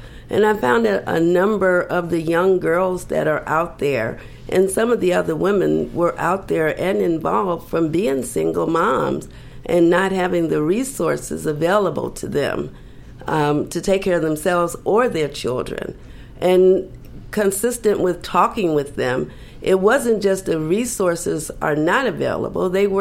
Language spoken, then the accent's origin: English; Chicago, Illinois, United States; now in Los Angeles, United States; I'm originally from Chicago, and I've decided to come out and continue to do what I did when I was in Chicago here in Los Angeles.